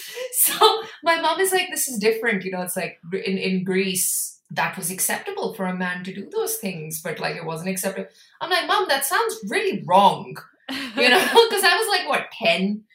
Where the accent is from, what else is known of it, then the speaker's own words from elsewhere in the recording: India; because I come from India, colonization is something I think about a lot, you know, because my grandparents were adults at the time when the British left.